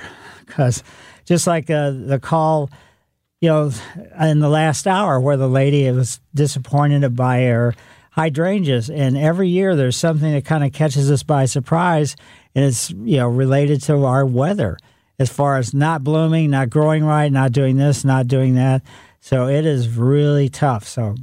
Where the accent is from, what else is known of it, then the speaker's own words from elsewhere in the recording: Ellisville, Missouri, United States; And, you know, I grew up in Ellisville. We had a lot of cicadas over the years.